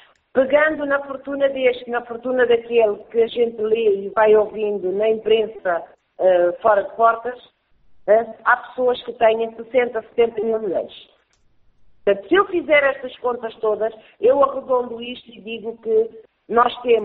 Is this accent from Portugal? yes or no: no; Malanje, Angola; born there; eu nasci em Malanje, eu gosto de Malanje.